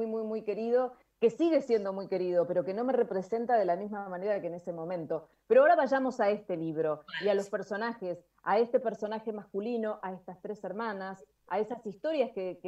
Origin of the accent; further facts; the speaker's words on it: Buenos Aires, Argentina; Y yo lo viví, porque a mí me tocó no solo visitarlo mucho como porteña, ¿no?